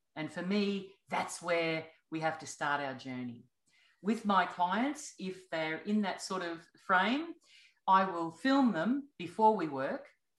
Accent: Brisbane, Queensland, Australia; And I packed up my two teenage children and came back home to where my mum was and my family.

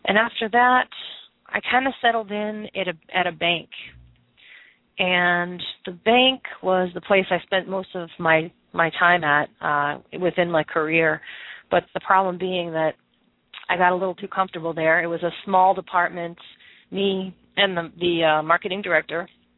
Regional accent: Boston, Massachusetts, United States; now in San Antonio, United States; I'm originally from Boston, but I've transplanted myself into San Antonio, Texas. And I've been here for about 4 years.

